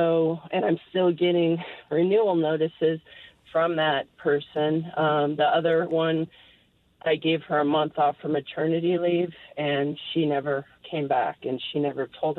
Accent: Colorado, United States; moved away as an adult; I'm originally from Colorado prior to moving here 7 years ago

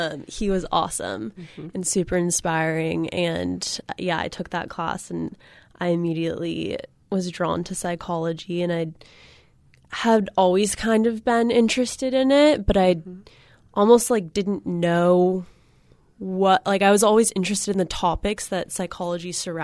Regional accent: Santa Cruz, California, United States; I grew up in Santa Cruz, so 2.5 hours north of here.

